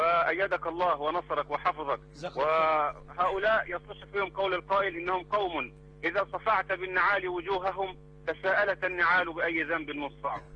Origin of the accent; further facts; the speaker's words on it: Egypt; now in Jordan; أولا أنا مصري مقيم في الأردن